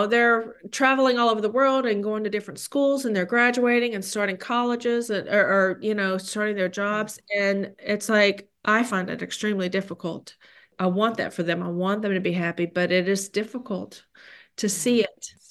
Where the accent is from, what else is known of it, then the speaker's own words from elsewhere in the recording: Wisconsin, United States; it was like everybody had to wear red because, you know, we're from Wisconsin, we got to go red.